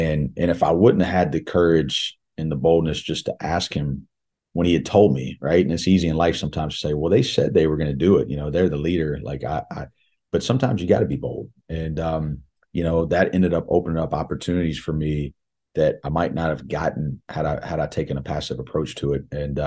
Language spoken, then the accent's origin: English; Columbia, South Carolina, United States; And, you know, going back to growing up in Columbia, you know, Barkley Radebaugh was an assistant at South Carolina when I was a kid.